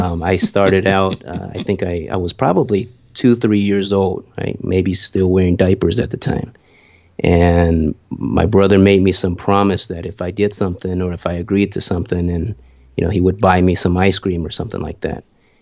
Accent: Vietnam; Growing up in Vietnam, every day, 3 years old, all the way to 5 years old, I saved every bit of it.

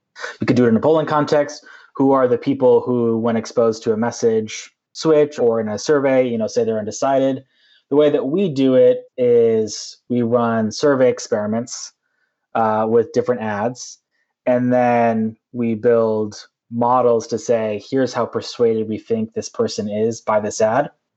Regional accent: Minnesota, United States; My state, my home state, Minnesota, doesn't have either of those.

